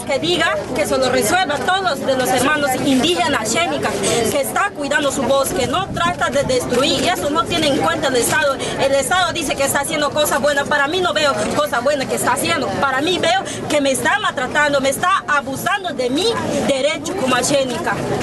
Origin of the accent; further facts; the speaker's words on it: Peru; Digo, siendo peruana, ¿me trata así?